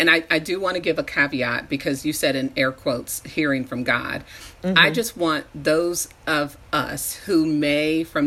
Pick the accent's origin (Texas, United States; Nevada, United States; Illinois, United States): Nevada, United States; Las Vegas; also born or lived in San Diego, California; because that's where I'm from. Well, I was born in San Diego, raised in Las Vegas.